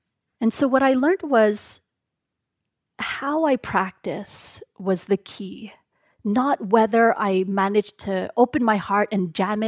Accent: Canada; born there; Even though I was born in Canada, that was just kind of like the underlying current.

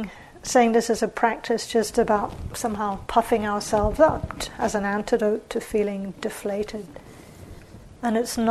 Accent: England, United Kingdom; also born or lived in New Zealand; So for example, I grew up in England and New Zealand.

